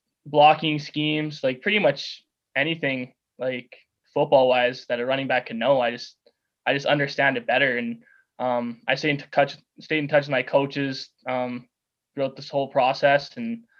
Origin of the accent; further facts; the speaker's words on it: Regina, Saskatchewan, Canada; Yeah, I'm born and raised in Regina. I have to grow up wearing green. I had no choice.